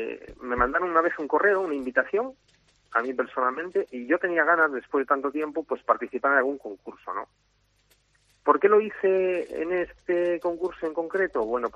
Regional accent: Basque Country, Spain; yo nací en el País Vasco, soy de padres y de abuelos de aquí, concretamente de un pueblito por encima de Peares.

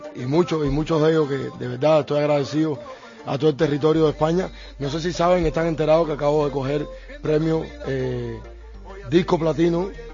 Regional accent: Cuba; Soy de Cuba.

